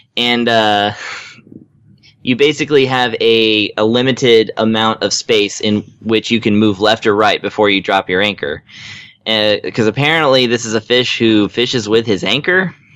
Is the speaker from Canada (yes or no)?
no; the South, United States; I'm from the South, and we eat a lot of fish.